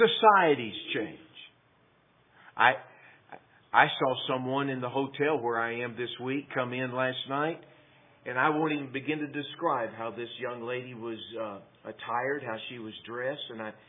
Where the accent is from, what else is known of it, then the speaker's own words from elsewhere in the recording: Texas, United States; The city I grew up in back in Texas when I was a boy is not the same city I grew up in anymore.